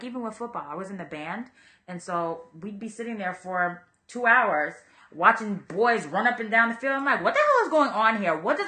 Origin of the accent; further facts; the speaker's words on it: Miami, Florida, United States; I am from Miami.